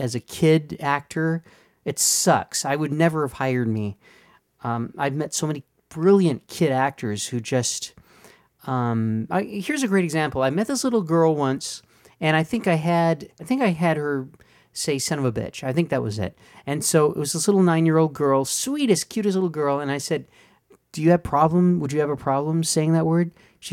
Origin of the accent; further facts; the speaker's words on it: Hollywood, California, United States; Because God knows, when I was a kid, I grew up in Hollywood around that stuff. Not as much gore, but I grew up around Universal Studios